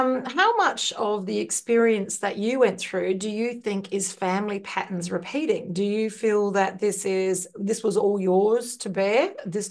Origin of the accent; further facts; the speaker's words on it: Ireland; because I'm Irish, you're Irish.